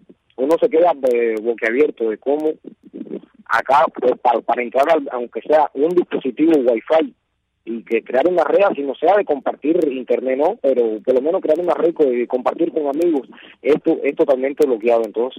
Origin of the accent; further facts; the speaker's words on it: Cuba; como cubanos al fin